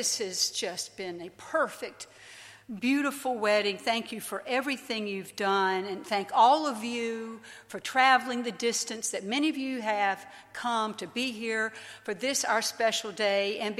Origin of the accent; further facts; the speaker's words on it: North Carolina, United States; I'm from North Carolina. I should have told you that earlier.